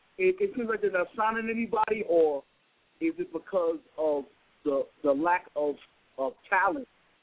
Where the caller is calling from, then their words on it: Bronx, New York, United States; from New York. What's good?